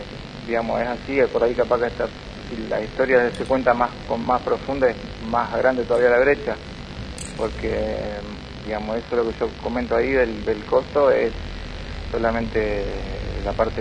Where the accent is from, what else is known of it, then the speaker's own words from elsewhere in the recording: Rosario, Santa Fe, Argentina; also born or lived in Paraná; Sí, a los 8 años en Rosario empecé a correr. Yo nací acá en Paraná, viví en Rosario desde los 6 a los 14.